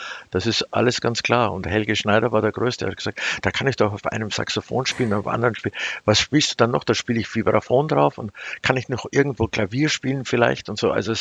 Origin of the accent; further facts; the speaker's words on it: Salzburg, Austria; also born or lived in Laufen, Germany; wir sind dann aufs Land zu meinen Großeltern. Das war bei Laufen, bei Salzburg. Und ich bin eigentlich sehr friedlich und schön aufgewachsen am Land. Und dann sind wir nach Salzburg gegangen.